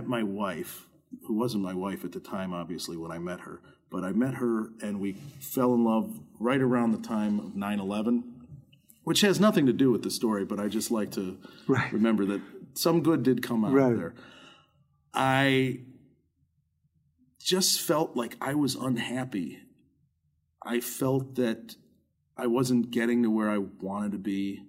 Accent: Chicago, Illinois, United States; But I think the best thing for me was leaving it all because I'm as a Chicagoan, I tend to have an affinity for dive bars.

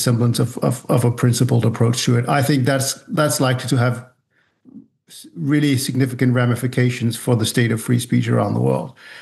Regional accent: Denmark; My home country of Denmark

